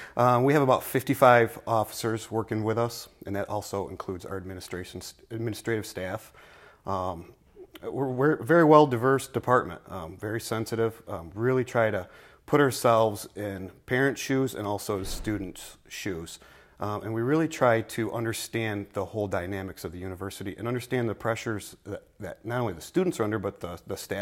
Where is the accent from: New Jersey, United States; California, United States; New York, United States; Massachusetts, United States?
New York, United States; Dryden; I'm from Dryden. I'm married and have two children, 11 and 15.